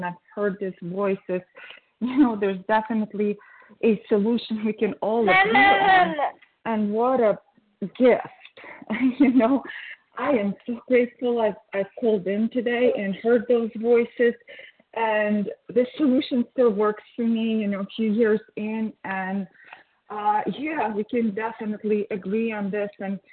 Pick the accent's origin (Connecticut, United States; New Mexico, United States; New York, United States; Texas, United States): Connecticut, United States; Connecticut, sorry.